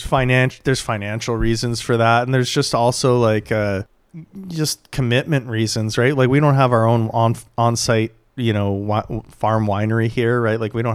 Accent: Toronto, Ontario, Canada; I came from, even though it was like a blue collar working class, I came from like a more hustle culture growing up in Toronto.

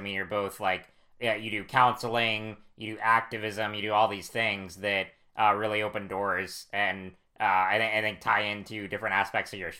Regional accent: the South, United States; now in North Carolina, United States; Oh, I'm from the South too. So I'm in North Carolina.

